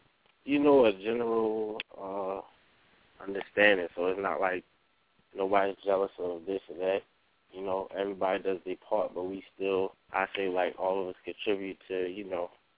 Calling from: South Carolina, United States; I'm calling from South Carolina.

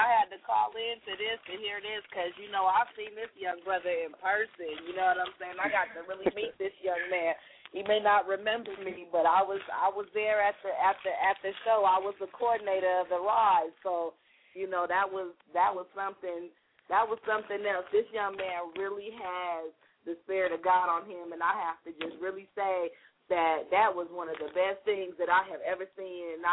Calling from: Lakeland, Florida, United States; I'm calling from Lakeland.

